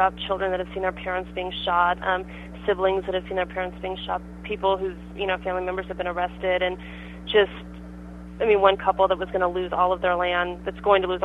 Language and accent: English; United States; every time, you know, I say I'm from America